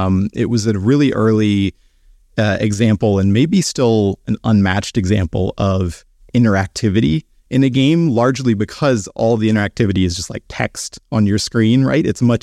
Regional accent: Georgia, United States; Yeah, I grew up in the South. A lot of my family is in Atlanta, Georgia

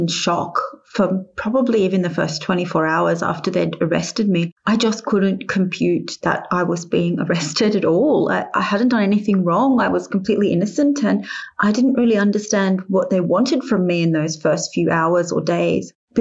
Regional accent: Australia; And I just assumed being an Australian, I'd be pretty safe.

